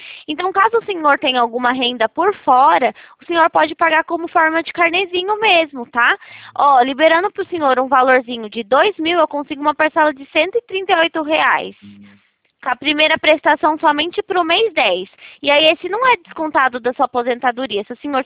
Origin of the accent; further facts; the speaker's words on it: São Paulo, Brazil; eu sou de São Paulo.